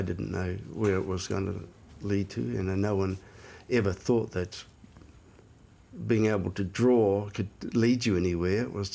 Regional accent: Tolaga Bay, Gisborne, New Zealand; I grew up in Uawa, Tolaga Bay, up on the east coast, 50 k's north of Gisborne, in an idyllic environment it was in those days. I didn't know anything else. It was a community of some around 1,000 people.

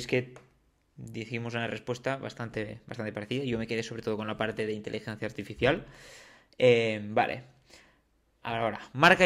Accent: Catalonia, Spain; accent: Catalan; por el acento se va a notar un poquito que somos bien catalanes, denominación de origen.

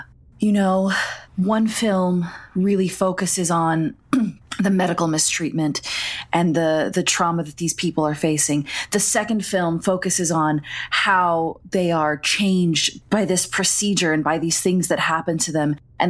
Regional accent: Texas, United States; I will say I'm technically from the South as well, because Texas is technically a part of the South, although West Texas is a little bit different than the rest of Texas.

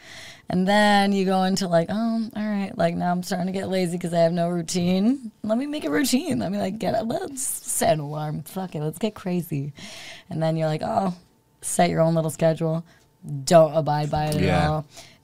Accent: New York, United States; Upstate New York.

